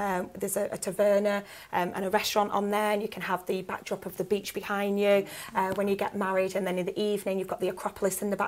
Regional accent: North West England, United Kingdom; Proper Ribble Valley born and bred. I was born in Worley as well

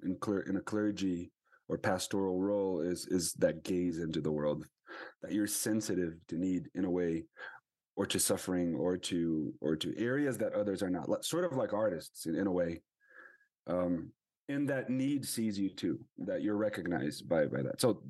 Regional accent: São Paulo, Brazil; now in Santa Fe, United States; I was born in Brazil, São Paulo. That's where I'm from. So that sort of says a few things about who I am, where I grew up. I'm a Latin American human being living in Santa Fe, New Mexico.

